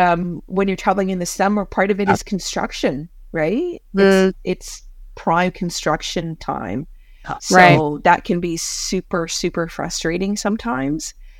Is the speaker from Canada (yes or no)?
yes; Canada; So as you know, I'm the Canadian in the group.